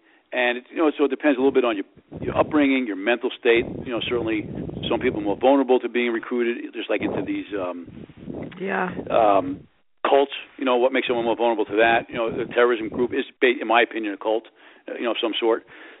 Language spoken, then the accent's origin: English; New York, United States; I grew up in New York like you did.